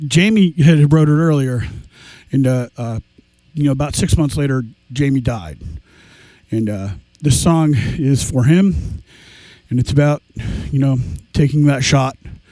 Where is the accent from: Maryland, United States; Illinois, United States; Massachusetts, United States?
Massachusetts, United States; Gloucester; I'm from Gloucester.